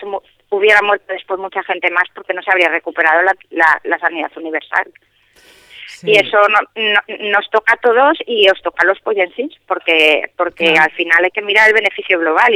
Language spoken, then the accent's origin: Spanish; Madrid, Community of Madrid, Spain; Un hotel que yo como madrileña veía desde la calle así de lejos, ¿no?